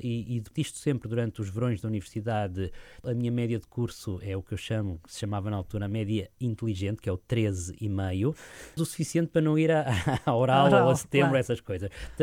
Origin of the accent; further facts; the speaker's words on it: Figueira da Foz, Centro, Portugal; Nasci e cresci numa cidade que tem muitos outdoors. A Figueira da Foz tem a serra, tem as dunas das matas nacionais, tem uma praia e os campos de Mondego.